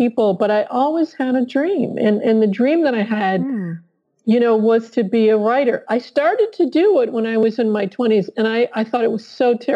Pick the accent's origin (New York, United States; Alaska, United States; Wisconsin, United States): Wisconsin, United States; Milwaukee; now in California, United States; I'm originally from Milwaukee.